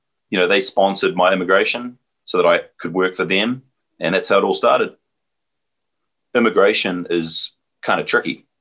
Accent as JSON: {"language": "English", "region": "Wellington", "country": "New Zealand", "said": "I'm from Wellington, the capital. It's where all the government buildings are. It's got a great university there called Victoria University. It's a hilly city, similar to Pittsburgh, similar size to Pittsburgh actually as well. It's windy. It's exposed to the Southern Ocean."}